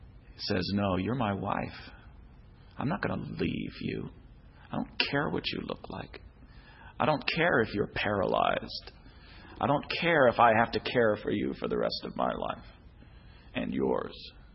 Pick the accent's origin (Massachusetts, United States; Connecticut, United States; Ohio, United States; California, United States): Massachusetts, United States; Boston; I'm from Boston, so all I know is that I hate the Yankees.